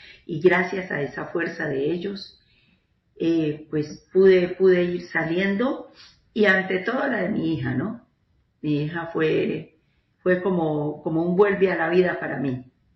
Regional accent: Ibagué, Tolima, Colombia; los dos son nacidos en Cali y yo soy de Ibagué

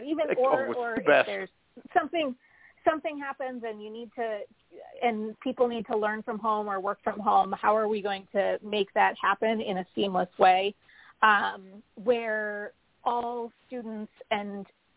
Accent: Minnesota, United States; I grew up in Minnesota. We had a lot of snow days.

